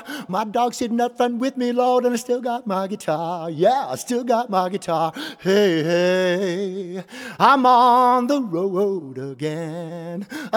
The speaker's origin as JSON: {"language": "English", "town": "Oakland", "region": "California", "country": "United States", "tie": "born there", "said": "Hey, here's a tune about the state in which I was born. My home state, which is California. I'm Oakland born."}